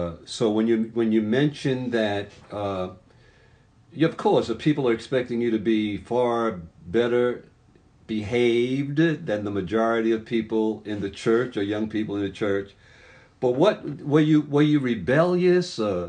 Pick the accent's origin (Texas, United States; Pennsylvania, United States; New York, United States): New York, United States; Brooklyn; I grew up in Brooklyn, New York